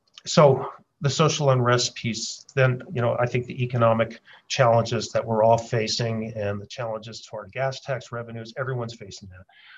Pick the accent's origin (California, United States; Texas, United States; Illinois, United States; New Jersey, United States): New Jersey, United States; So I grew up in New Jersey.